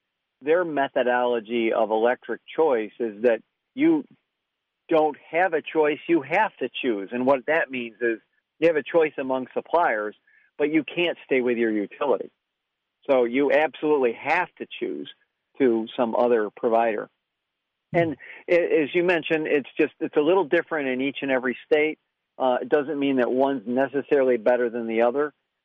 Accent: New York, United States; In some states, like my home state of New York, the legislature has had little to nothing to do with it.

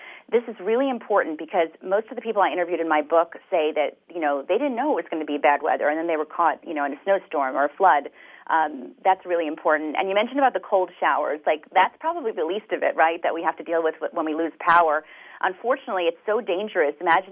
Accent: New York, United States; I'm from the New York area. I grew up on Long Island, so I know the kind of extreme weather that you get up there.

